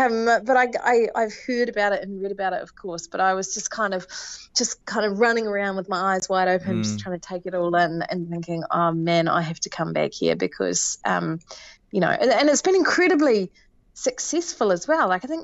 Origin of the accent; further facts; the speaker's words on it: Southland, New Zealand; being born and bred in the Southland, I didn't even know there was basically a North Island until I was probably 20.